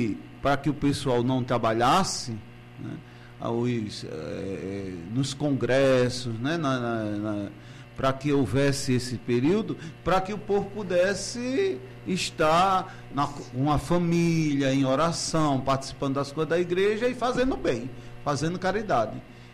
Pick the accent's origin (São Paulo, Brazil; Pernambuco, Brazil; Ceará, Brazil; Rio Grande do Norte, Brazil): Rio Grande do Norte, Brazil; now in Juazeiro, Brazil; Eu sou natural do Rio Grande do Norte, mas faz 32 anos que eu estou aqui na Diocese de Juazeiro.